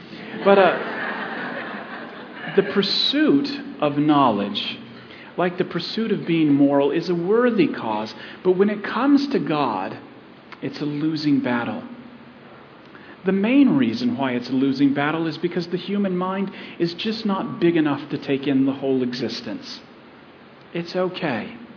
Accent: Arizona, United States; You know, I grew up in Arizona. I mean, if you've ever gone to Sedona, you'll see what I'm talking about.

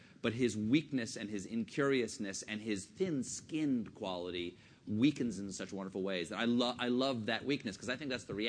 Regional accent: South Carolina, United States; We're both from South Carolina.

